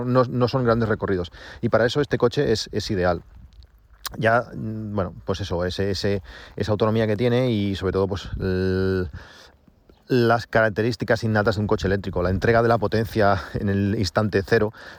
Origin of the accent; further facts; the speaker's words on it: Reus, Catalonia, Spain; ya que a mí me lo entregaron en Barcelona y yo soy de Reus, teníamos 100 y algo kilómetros hasta casa